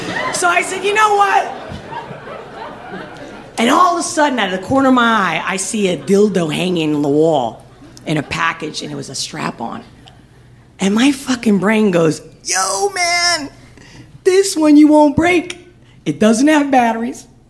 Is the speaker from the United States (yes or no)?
no; Spain; English is a second language; the first kiss I ever had in my life, I'm from Spain